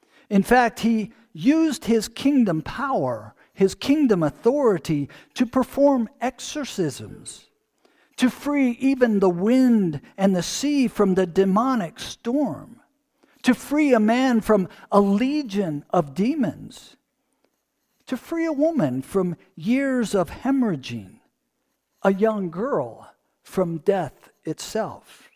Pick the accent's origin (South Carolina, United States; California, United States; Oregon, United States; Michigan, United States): Michigan, United States; Detroit; I can imagine hearing some of the same if I went back to preach in my hometown suburb of Detroit.